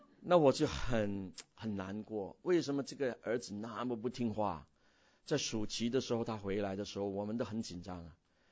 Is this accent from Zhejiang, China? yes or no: no; Guangdong, China; 就是我们广东人说抢毛啊